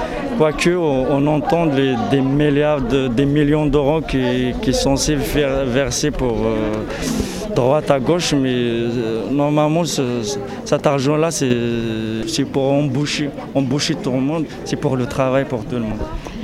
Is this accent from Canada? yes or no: no; Algeria; now in Lille, France; 26 ans, je suis étudiant en troisième année économie-gestion à Lille 1. Je suis en France, ça fait 3 ans, et la nationalité, je suis algérienne.